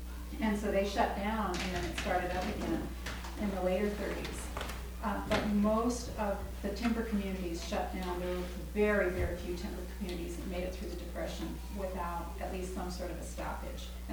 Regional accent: Washington, United States; I grew up near Eatonville, which was not built by a company, but early on it was dominated by a lumber company

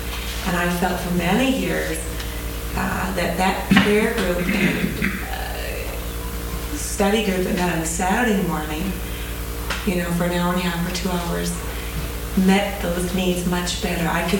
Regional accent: California, United States; I'm from California. We have a major problem in California

